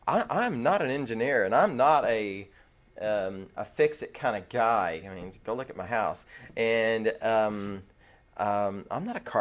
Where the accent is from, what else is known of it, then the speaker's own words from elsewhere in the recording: Texas, United States; You know, I'm a Texan. You know, Texans kind of have an attitude.